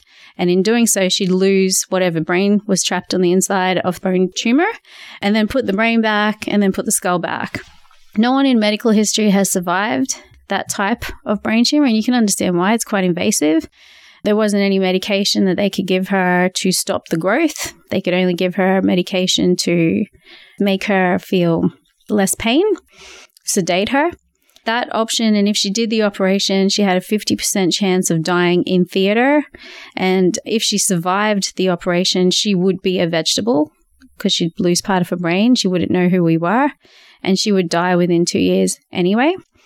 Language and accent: English; South Africa; born there; I was born in South Africa. My first name is actually French. My surname is Tamil.